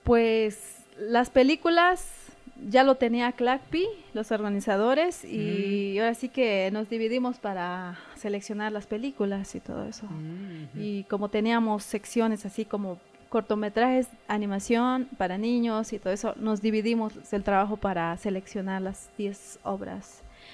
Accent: Zinacantán, Chiapas, Mexico; Soy originaria de Sinacantán.

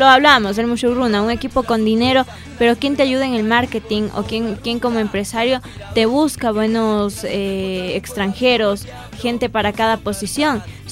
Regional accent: Quito, Pichincha, Ecuador; No, mi familia es la de Loja, pero yo soy quiteña y mi mamá es quiteña

